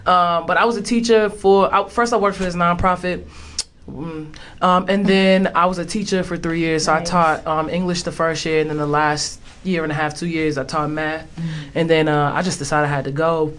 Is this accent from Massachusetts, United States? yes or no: yes; Boston, Massachusetts, United States; I'm from Roxbury. Just like little hood kid, I don't know, rapper, poet.